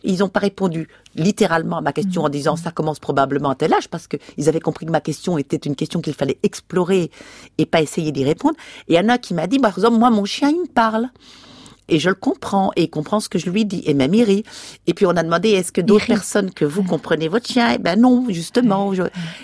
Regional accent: Belgium; moi je suis belge.

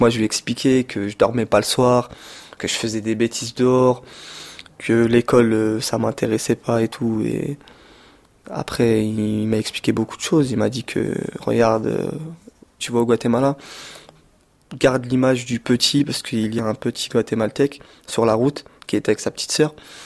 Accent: Saint-Denis, Île-de-France, France; J'ai 21 ans. Je suis né à Saint-Denis. J'ai toujours vécu à Saint-Denis.

